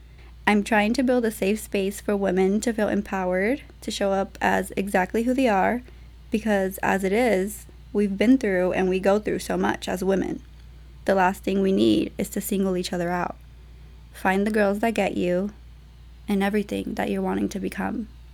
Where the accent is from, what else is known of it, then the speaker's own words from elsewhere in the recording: Palmdale, California, United States; After growing up in Palmdale, I started to move around a lot.